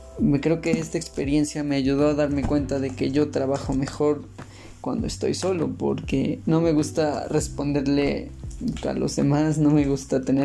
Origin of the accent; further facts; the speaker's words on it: Mexico; Soy de México